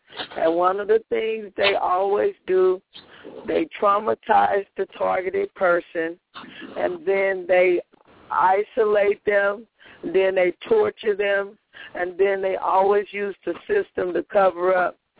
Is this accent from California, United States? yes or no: yes; California, United States; I'm from the Bay Area, too